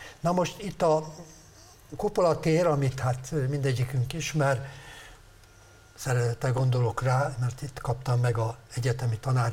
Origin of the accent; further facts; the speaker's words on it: Sopron, Győr-Moson-Sopron, Hungary; born there; így például az én szülővárosomban, Sopronban